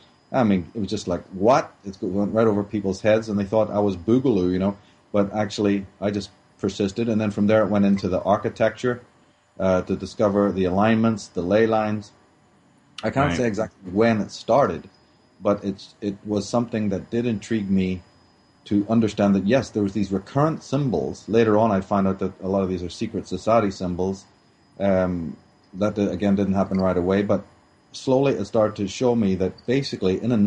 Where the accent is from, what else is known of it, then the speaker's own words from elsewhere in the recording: Ireland; being Irish, we know all about colonialization